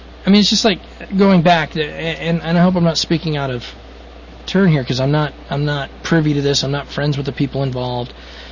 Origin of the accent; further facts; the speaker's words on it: Colorado, United States; also born or lived in South Weymouth, Massachusetts; In reality, I was born in South Weymouth, Massachusetts. I was born in a hospital in Boston. And my family was living in South Weymouth, you know, way back then in the last century. So I'm a Yankee. But I was raised from the age 5 off and on in Colorado